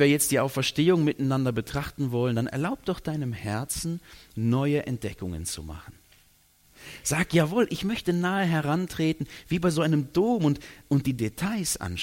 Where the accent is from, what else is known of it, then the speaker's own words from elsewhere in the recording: North Rhine-Westphalia, Germany; now in Switzerland; Ich bin in der Nähe von Köln aufgewachsen